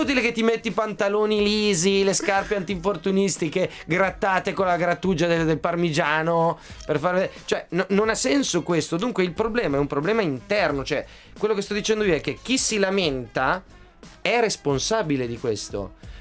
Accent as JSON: {"language": "Italian", "town": "Casale Monferrato", "region": "Piedmont", "country": "Italy", "said": "Che sono piemontese, vengo dalla provincia piemontese, da Casale Monferrato, che alla fine fa 45.000 abitanti."}